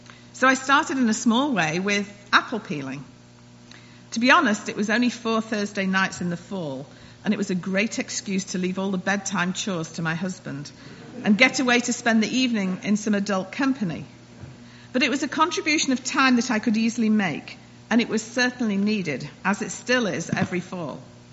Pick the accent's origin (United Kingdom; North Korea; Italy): United Kingdom; England; now in Stowe, United States; In England, I was brought up in the Congregational Church